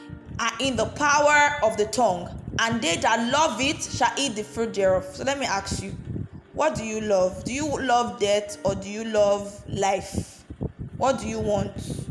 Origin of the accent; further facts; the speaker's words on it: Benin; the person that was leading the CDS group is from Benin, and I am from Benin. I stay in Benin.